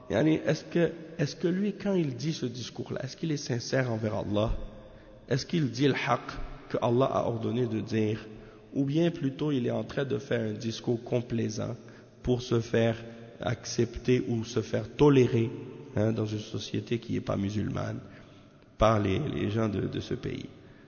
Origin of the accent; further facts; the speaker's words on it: Montreal, Quebec, Canada; born there; je suis né au Canada, je suis né ici à Montréal, j'étais dans le kufr, j'étais dans le christianisme et Allah m'a guidé à l'islam